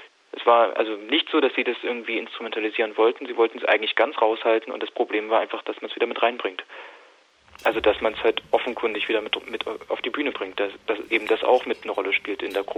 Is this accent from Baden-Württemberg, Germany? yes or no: no; Halle, Saxony-Anhalt, Germany; Also ich komme aus Halle